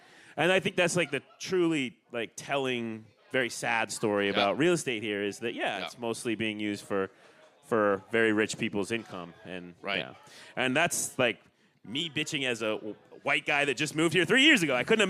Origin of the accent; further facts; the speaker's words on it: Idaho, United States; I'm from Idaho, a really tiny town in Idaho.